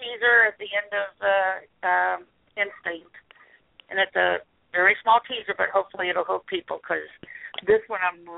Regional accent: Florida, United States; moved away; I'm originally from Florida. I live in Texas.

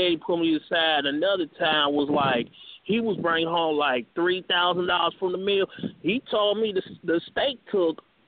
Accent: Gary, Indiana, United States; And for when I was growing up in Gary, he wasn't never paying child support until I turned like 17, 18.

